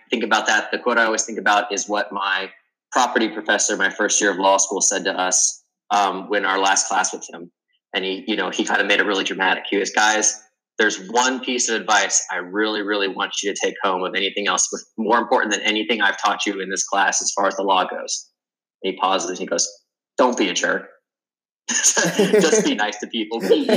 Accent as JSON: {"language": "English", "town": "Spartanburg", "region": "South Carolina", "country": "United States", "tie": "born or raised there", "said": "And that really summed up what it was like for me growing up in Spartanburg, South Carolina, going to school in Columbia, South Carolina, returning to Greenville, South Carolina."}